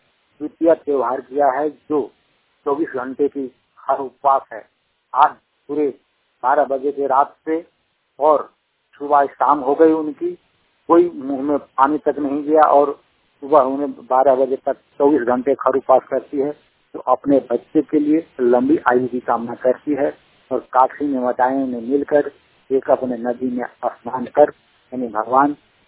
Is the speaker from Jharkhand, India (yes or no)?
yes; Jharkhand, India; मैं झारखंड के पलामू डिस्ट्रिक्ट से हूँ।